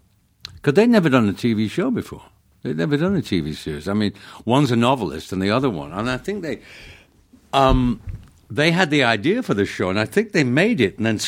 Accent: Manchester, North West England, United Kingdom; I grew up in Manchester, mm-hmm. England. Stretford, the home of Manchester United

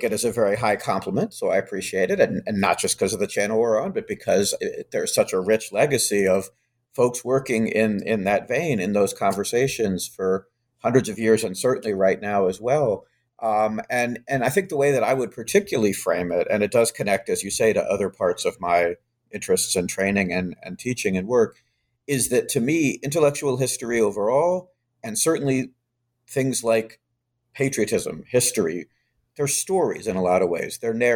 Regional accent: Charlottesville, Virginia, United States; I grew up in Charlottesville, which, as we all know, for the last few years is such a contested space of historical representation.

